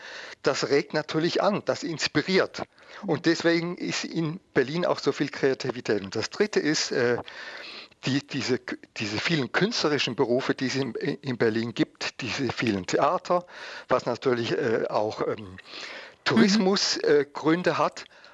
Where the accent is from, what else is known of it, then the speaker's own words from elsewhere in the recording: Switzerland; Und da sage ich als Schweizer